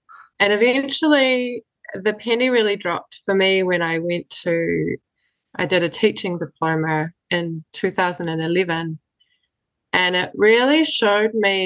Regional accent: Kapiti Coast, Wellington, New Zealand; Well, I grew up on the Kapiti Coast. My parents immigrated.

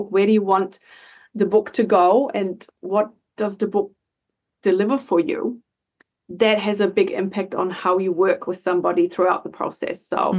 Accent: Germany; I come from Germany, so I come from two generations of post-war trauma, mm-hmm. of scarcity, of hard work and sacrifice and martyrdom.

